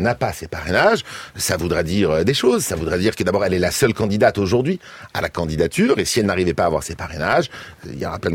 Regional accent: France; chez nous en France

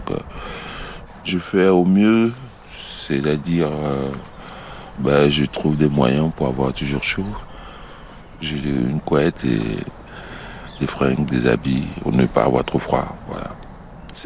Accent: Aulnay-sous-Bois, Île-de-France, France; J'ai grandi à Aulnay-sous-Bois, dans le 93, voilà, avec mes frères et sœurs, ma famille, mes parents, ils étaient là.

